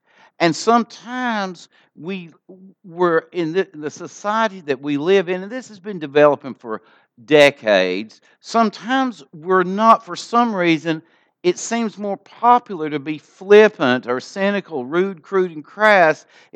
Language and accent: English; United States; When I was a missionary in Brazil, one of the saddest things I learned as an American was this.